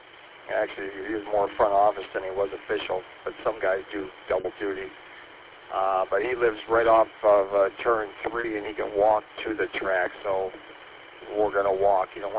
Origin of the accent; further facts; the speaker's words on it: Detroit, Michigan, United States; kind of like how I am from Detroit. You know, I'm being 12 miles out